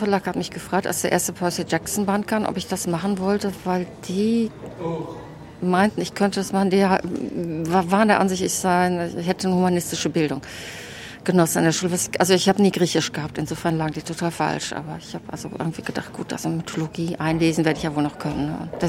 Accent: Wachtendonk, North Rhine-Westphalia, Germany; ich komme aus Wachtendonk am Niederrhein, falls das jemandem was sagt.

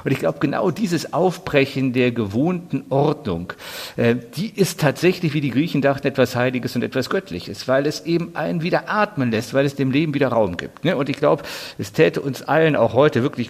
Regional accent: Düsseldorf, North Rhine-Westphalia, Germany; Also ich bin ja gebürtiger Düsseldorfer, nicht? Und da verfolgt nun in dem Fall der Karneval einfach von Kindheit an.

